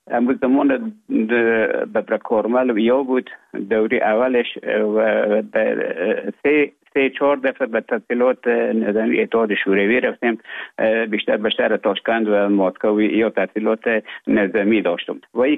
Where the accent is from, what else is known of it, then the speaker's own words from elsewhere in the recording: Afghanistan; moved away as an adult; also born or lived in Russia; now in Finland; آمدم به طرف های روسیه و از روسیه آمدم به ایج بفنلان.